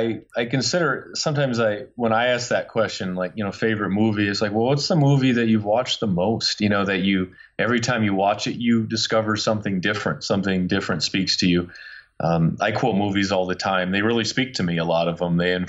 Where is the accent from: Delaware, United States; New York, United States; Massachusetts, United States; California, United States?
California, United States; also born or lived in Wisconsin; You know, I grew up in California and Wisconsin and being outside playing.